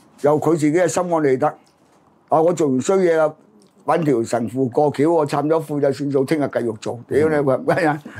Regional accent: China; 即係你想我哋中國人撲街啦

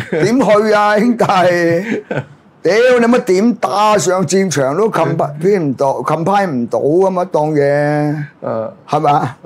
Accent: China; 所以我們作為中國人呢最重要是清醒

